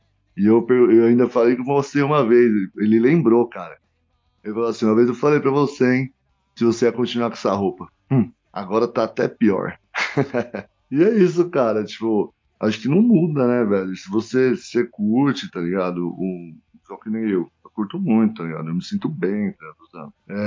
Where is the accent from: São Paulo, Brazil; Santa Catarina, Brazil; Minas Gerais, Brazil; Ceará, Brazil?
São Paulo, Brazil; Cruzava a cidade, eu sou daqui da Oeste, vai.